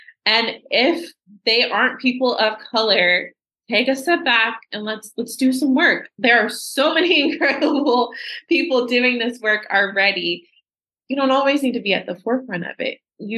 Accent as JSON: {"language": "English", "town": "Sanford", "region": "Florida", "country": "United States", "tie": "born or raised there", "said": "I grew up near Stanford, which is where George Zimmerman murdered Trayvon Martin."}